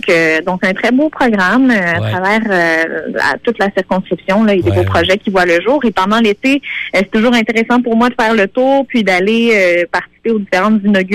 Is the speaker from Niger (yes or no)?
no; Matapédia, Quebec, Canada; Je suis originaire de Matapédia.